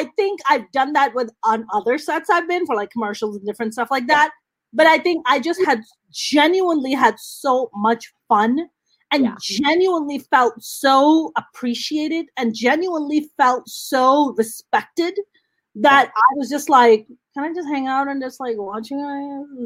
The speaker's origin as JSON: {"language": "English", "country": "Pakistan", "tie": "born or raised there", "said": "I think for me, like, I grew up in Pakistan."}